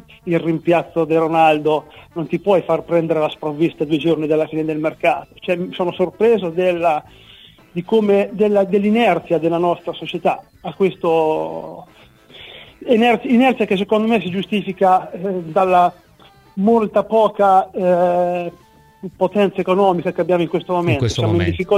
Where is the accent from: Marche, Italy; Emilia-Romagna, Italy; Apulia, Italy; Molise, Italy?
Marche, Italy; Sant'Angelo in Vado; now in Senigallia, Italy; il mio paese natale è Sant'Angelo in Vado, nell'Alto Montefeltro.